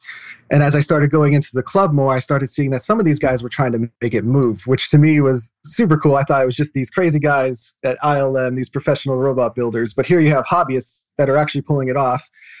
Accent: Pennsylvania, United States; I'm from Pennsylvania, so going to the state school was kind of like the natural thing to do.

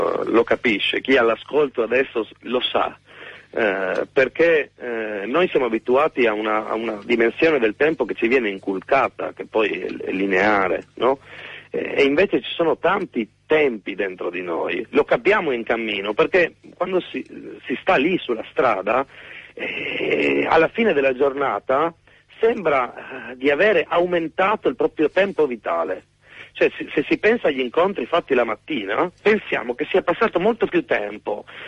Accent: Trieste, Friuli-Venezia Giulia, Italy; sono di Trieste, per cui noi abbiamo le montagne vicine, il Carso

